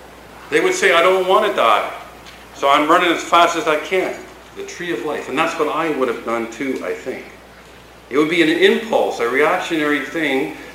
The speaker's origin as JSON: {"language": "English", "country": "Canada", "said": "You know, I come from Canada and hockey's big."}